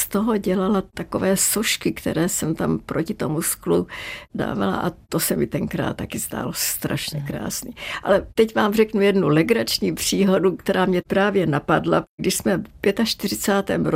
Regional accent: Zlín, Zlín Region, Czechia; born there; Já jsem se narodila ve Zlíně a tam ještě vždycky byl na Vánoce sníh

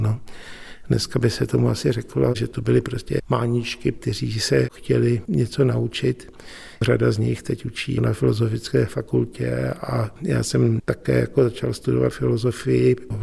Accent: Hradec Králové Region, Czechia; also born or lived in Prague; přestože jsem se narodil v Praze, tak Když se mě někdo zeptá, odkud jsem, tak řeknu, jako, že jsem z Náchodska

